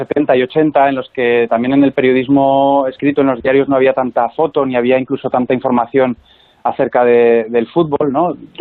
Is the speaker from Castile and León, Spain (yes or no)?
no; Zaragoza, Aragon, Spain; yo que soy de Zaragoza, sufriendo, por otro lado